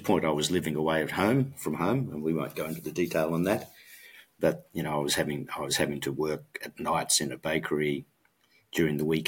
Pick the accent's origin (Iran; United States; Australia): Australia; accent: Australian; although people tell me my Australian accent is not necessarily so broad, and when I visit back to Australia, which I do every month now